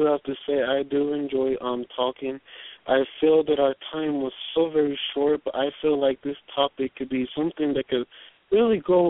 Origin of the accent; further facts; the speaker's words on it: Dominican Republic; also born or lived in Panama; Where am I from? Dominican Republic, Panama.